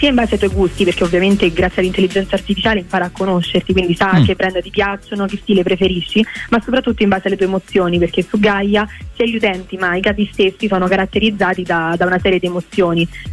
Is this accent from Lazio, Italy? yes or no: yes; Rome, Lazio, Italy